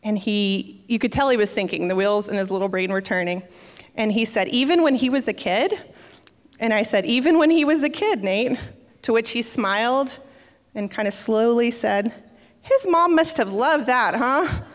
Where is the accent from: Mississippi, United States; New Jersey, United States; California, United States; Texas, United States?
Texas, United States; Dallas; born there; So for me, I was born in Dallas, Texas. Are there any Texans out there?